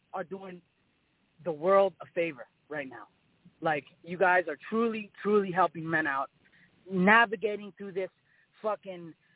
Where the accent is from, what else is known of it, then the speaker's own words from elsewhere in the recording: Florida, United States; I live in Florida, nigga. I'm from Florida. Everyone else is not from fucking Florida.